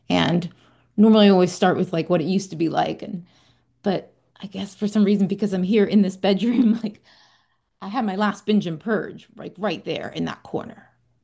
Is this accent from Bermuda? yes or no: yes; Bermuda; moved away